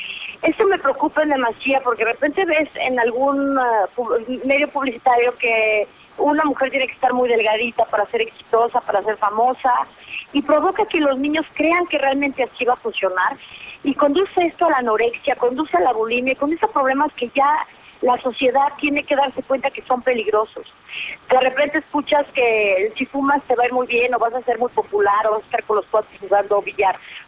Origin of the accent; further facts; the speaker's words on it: Mexico; nosotros como mexicanos merecemos cosas de intelecto, merecemos cosas inteligentes.